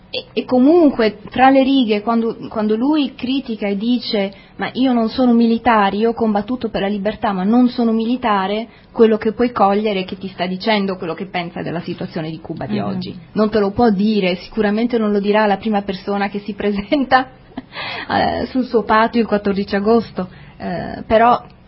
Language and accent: Italian; Sardinia, Italy; io vengo originariamente dalla Sardegna. Ha sentito che il mio accento non era decisamente cubano